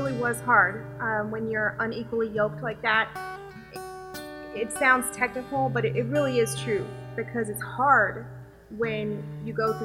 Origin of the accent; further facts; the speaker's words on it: Charlotte, North Carolina, United States; I was born and raised in Charlotte, and we kind of grew up in the church, my family and I.